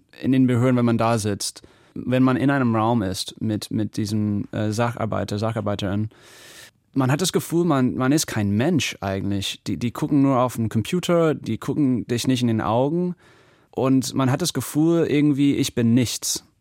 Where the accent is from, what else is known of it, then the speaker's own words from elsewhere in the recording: United States; German is a second language; now in Germany; ich bin weiß, ich komme aus den USA, ich kann ziemlich gut Deutsch.